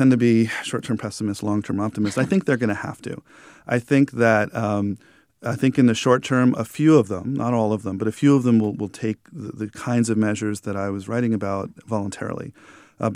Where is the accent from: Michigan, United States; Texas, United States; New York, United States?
New York, United States; but I grew up in New York and I only went to Times Square on occasion because I didn't like the intensity of the place.